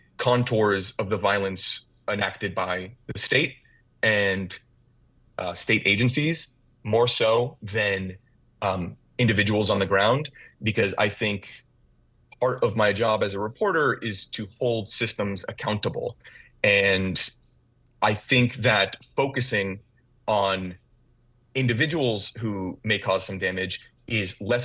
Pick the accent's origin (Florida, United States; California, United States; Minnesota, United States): Florida, United States; I mean, I'm originally from Florida, so very concerning.